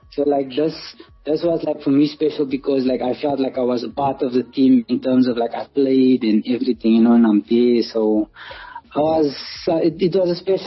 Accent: North West, South Africa; because I'm from Northwest and going to Cape Town and start and going to go play for a top academy.

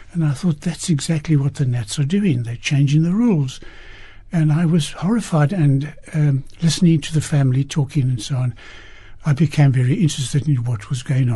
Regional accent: Cape Town, Western Cape, South Africa; also born or lived in Bloemfontein; So, but yes, I've lived all my life in Cape Town.

